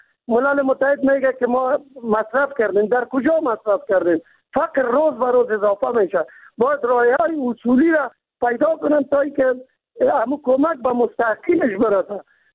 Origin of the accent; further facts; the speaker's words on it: Kabul, Afghanistan; ما چون خود از کابل هستیم